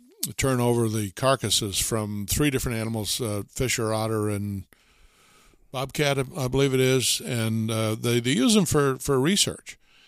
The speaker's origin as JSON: {"language": "English", "town": "Thetford", "region": "Vermont", "country": "United States", "tie": "born or raised there", "said": "I think, at least two cases of canine distemper in Thetford right here in my hometown."}